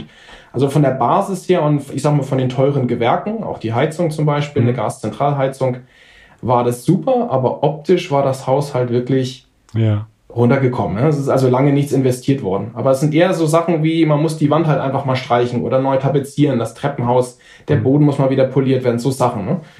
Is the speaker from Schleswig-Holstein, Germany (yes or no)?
no; Nuremberg, Bavaria, Germany; weil ich komme aus Nürnberg.